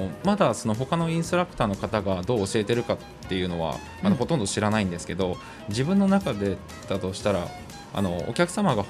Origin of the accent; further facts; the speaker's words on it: Honjo, Saitama, Japan; 埼玉の本庄市っていうところ出身ですね。